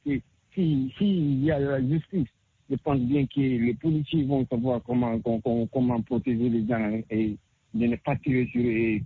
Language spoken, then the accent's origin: French; Guinea; mon pays, la Guinée-Conakry, je pense bien, je suis d'origine de Guinée-Conakry.